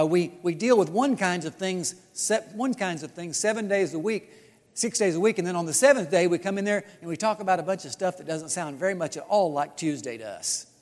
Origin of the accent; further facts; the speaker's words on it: Missouri, United States; I'm from Missouri, sorry. Those of you who know, you've driven by, nothing much to brag about.